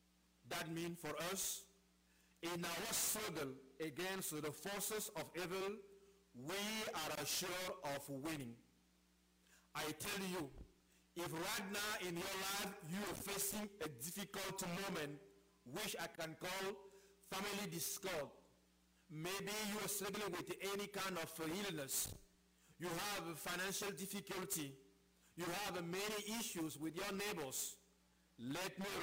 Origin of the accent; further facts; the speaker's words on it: Cameroon; now in United States; I'm from Africa, Cameroon. Do you think I'm from the south of Chicago? No. I'm from Africa.